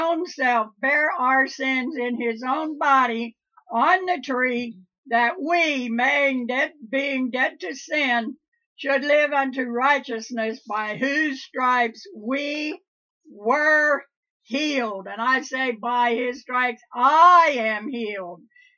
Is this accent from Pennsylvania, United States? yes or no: yes; Pennsylvania, United States; growing up in Pennsylvania, if my mother or my dad said, thou shalt not do that, buddy, you shalt not.